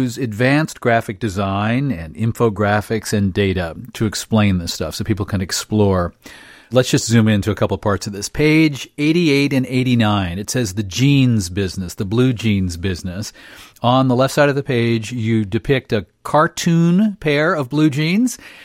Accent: United States; Of course I am. I mean, I'm an American.

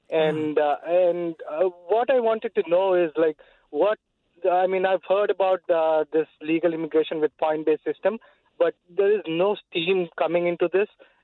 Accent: India; English is a second language; now in United States; I am from India

